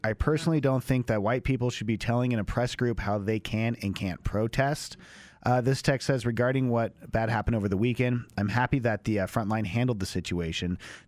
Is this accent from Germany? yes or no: no; Long Beach, California, United States; I'm from Long Beach, California. And so I grew up, my father was a sergeant in the Long Beach Police Department